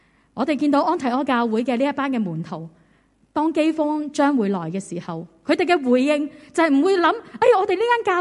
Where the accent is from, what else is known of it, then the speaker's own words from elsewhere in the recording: China; 咁我唔知大家作为中国人吓，你睇完你嗰个感觉系啲咩啦？